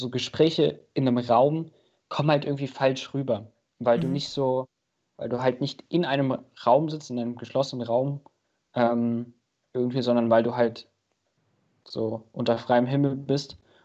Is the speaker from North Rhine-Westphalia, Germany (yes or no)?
no; Dresden, Saxony, Germany; also ich komme aus Dresden, falls es irgendjemand interessiert.